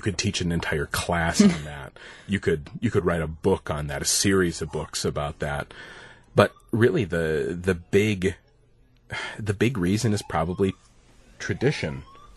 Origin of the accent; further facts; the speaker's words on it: Stevens Point, Wisconsin, United States; I'll probably be doing one in Stevens Point fairly soon too. It's my hometown.